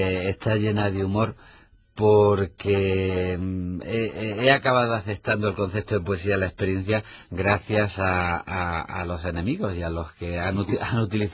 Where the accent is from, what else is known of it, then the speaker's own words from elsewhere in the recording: Granada, Andalusia, Spain; Como soy de Granada, el libro Poeta en Nueva York se convirtió para mí en uno de los grandes libros